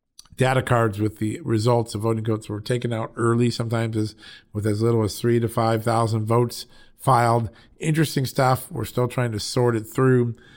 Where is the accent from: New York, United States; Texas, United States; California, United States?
New York, United States; When I was growing up in New York, I remembered Curtis Sliwa and his efforts to clean up the subways